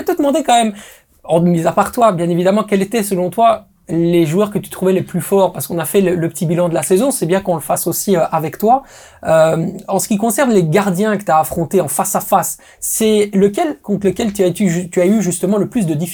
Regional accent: Italy; French is a second language; Je veux te voir chez nous en Italie.

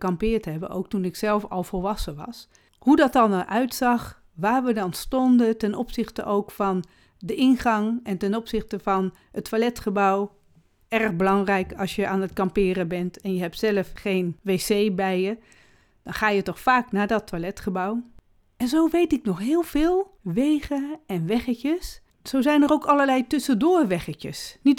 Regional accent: Almelo, Overijssel, Netherlands; born there; Ik ben in Almelo geboren. En ik weet dat ik daar geboren ben in een straat vlakbij de spoorwegovergang.

